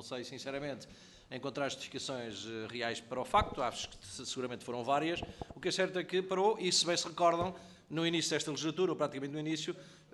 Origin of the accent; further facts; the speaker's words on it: Portugal; aquilo que nos diz diretamente respeito a nós enquanto portugueses